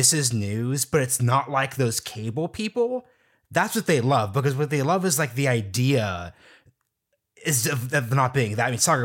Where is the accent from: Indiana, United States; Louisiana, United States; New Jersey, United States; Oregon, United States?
Oregon, United States; I'm from Oregon.